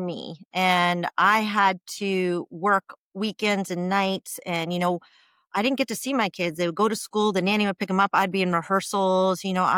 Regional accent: Calabasas, California, United States; It happened in the Valley. I'm from Calabasas, California. So it was in the Valley.

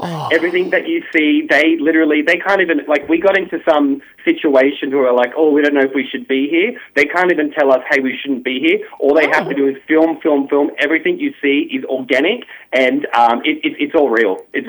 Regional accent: New South Wales, Australia; we are from New South Wales

